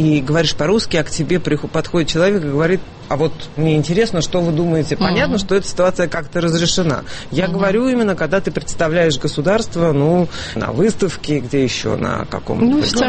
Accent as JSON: {"language": "Russian", "country": "Russia", "said": "Да, я из России"}